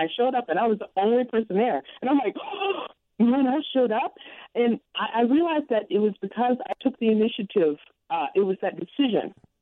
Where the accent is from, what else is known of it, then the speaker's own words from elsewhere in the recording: Los Angeles, California, United States; But I was from South Central Los Angeles, didn't have any money, and I didn't have access to tutoring